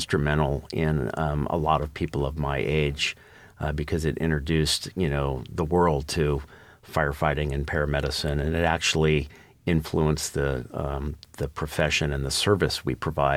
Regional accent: Larkspur, California, United States; I was born in 1960 in Larkspur at, I think it was called the Cottage Hospital, but it was Marin General Hospital, and I spent my whole life in Marin County.

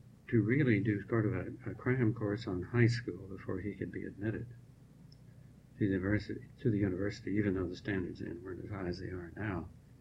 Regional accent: Alden, Kansas, United States; born there; I was born in December 1910 and in a little town in Kansas. Alden, Kansas, out in the wheat belt.

